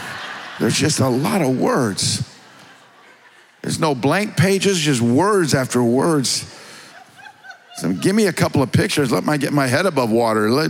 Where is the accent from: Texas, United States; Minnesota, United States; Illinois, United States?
Illinois, United States; Bradley; I told you before that I grew up in Kankakee Bradley. Well, they call it Bourbonnais now.